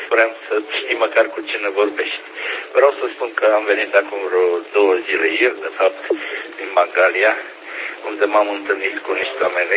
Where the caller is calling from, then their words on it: Bacău, Bacău County, Romania; din Bacău, mai precis din Podici